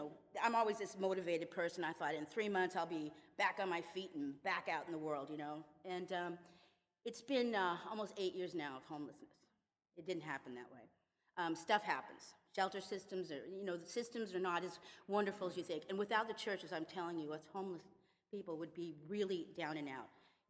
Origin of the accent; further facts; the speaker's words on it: California, United States; I come from California, a family, upper middle class family, great upbringing.